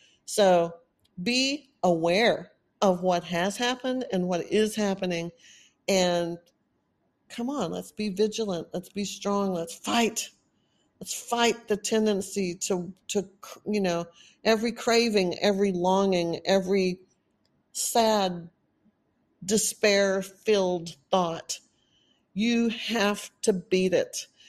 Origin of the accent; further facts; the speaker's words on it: Texas, United States; accent: Texan; You know, that's my roots. I've been in Texas most of my life. Of course I sound like a Texan.